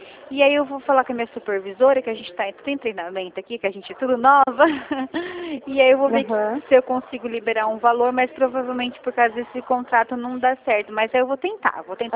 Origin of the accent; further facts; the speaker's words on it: Rio Claro, São Paulo, Brazil; sou daqui de Rio Claro, interior de São Paulo